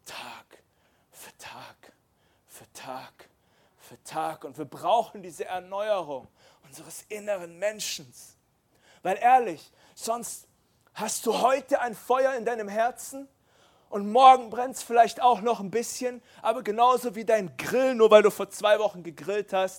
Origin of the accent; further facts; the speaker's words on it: Baden-Württemberg, Germany; Ich bin aus dem Schwabeländle. Und da sagen wir Sachen wie schaffe, schaffe, Häusle baue.